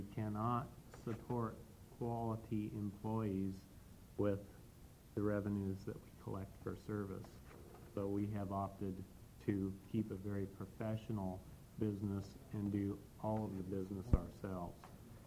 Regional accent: Oregon, United States; I'm from Central Oregon

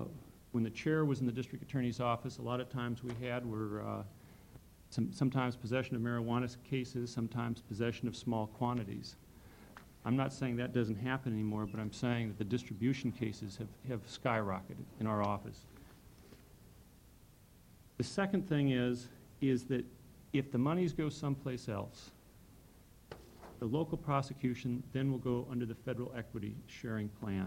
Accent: Oregon, United States; I am using Multnomah County because I come from Multnomah County.

